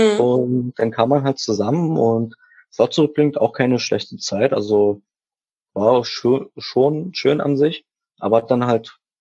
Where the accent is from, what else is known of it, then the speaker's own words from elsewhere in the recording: Szczecin, West Pomeranian Voivodeship, Poland; born there; Geboren bin ich in Stettin.